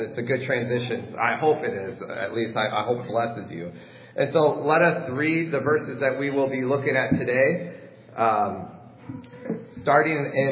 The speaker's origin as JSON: {"language": "English", "town": "Waterford", "region": "Michigan", "country": "United States", "tie": "born or raised there", "said": "I started going in 2008 to a community college in my hometown of Waterford, Michigan. And there, Waterford is kind of an outskirts of Detroit."}